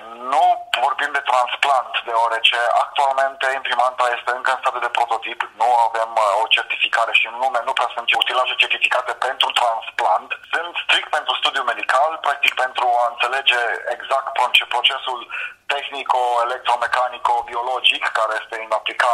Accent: Romania; În primul rând suntem români, nu suntem numai timișoreni, suntem români, suntem din toată țara, din Brașov, din Turbeta, Zurnul Severin, din Oradea, din Timișoara, din Cluj.

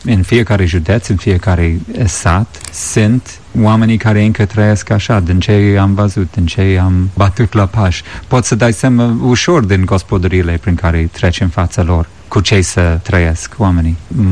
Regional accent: Ireland; Noi am crescut la oraș. Nopțile erau frumos, că eram mulți copii în casă. Suntem 10 copii și primele 10 ani ai mei am dormit într-o cameră cu celalți 4

